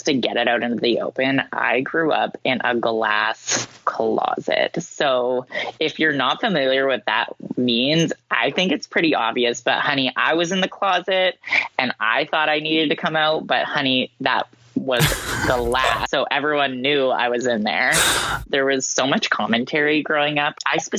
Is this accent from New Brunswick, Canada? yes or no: no; Victoria, British Columbia, Canada; now in Vancouver, Canada; No, I'm from Vancouver Island, and I like to say that because I don't count the small town in rural British Columbia where I was like an infant child. So Victoria.